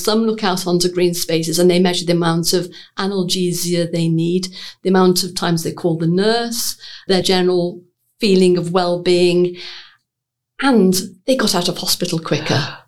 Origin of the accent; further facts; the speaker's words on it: Birkenhead, North West England, United Kingdom; I come from Birkenhead, and Birkenhead Park was the first public park built in the UK.